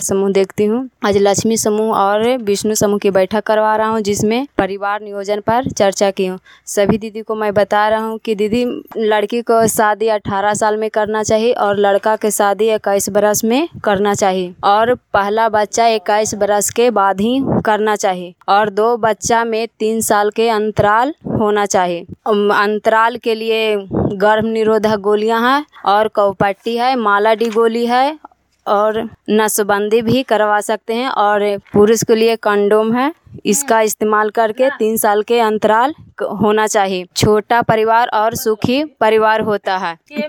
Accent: Fazillapur, Bihar, India; गांव फजिल्लापुर, प्रखंड नगर नौसा, पंचायत खजरा, क्लस्टर भोवी, जिला नालंदा के निवासी हूं।

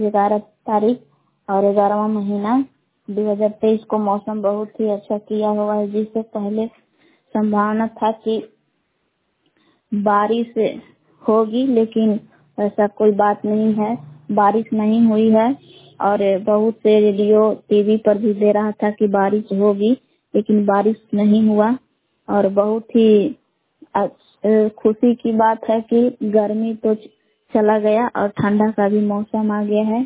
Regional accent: Belan, Bihar, India; ग्राम बेलान जिला कैमूर भगवान के निवासी हूँ।

